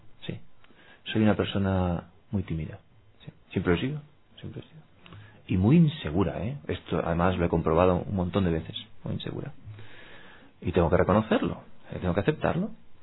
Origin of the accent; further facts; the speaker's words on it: Madrid, Community of Madrid, Spain; Soy de Madrid. Soy algo más que de Madrid. O soy de España.